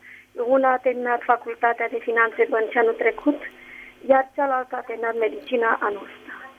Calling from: Spain; Vă sunt din Spania

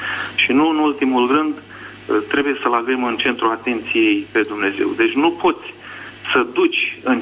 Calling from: France; Franța, vă ascult cu plăcere.

